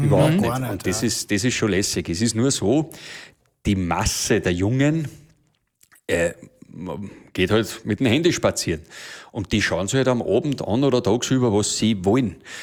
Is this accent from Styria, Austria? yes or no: yes; Schladming, Styria, Austria; Weil bei uns in Schladming ist es ja schon wieder so, dass im Tal herunten die von oben vom Berg oben, wo ich her bin, die schon wieder schon nicht verstehen.